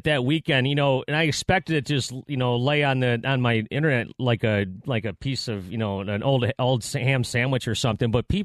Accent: Buffalo, New York, United States; now in Detroit, United States; I grew up in Buffalo. I spent half my life here in Detroit the last 25 years

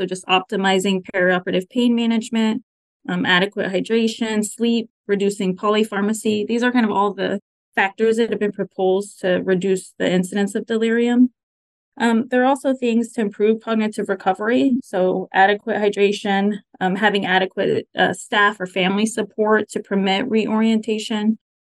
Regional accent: Oklahoma, United States; I'm originally from Oklahoma.

